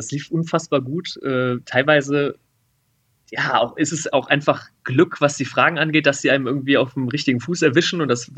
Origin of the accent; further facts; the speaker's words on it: Düsseldorf, North Rhine-Westphalia, Germany; born there; ich bin gebürtiger Düsseldorfer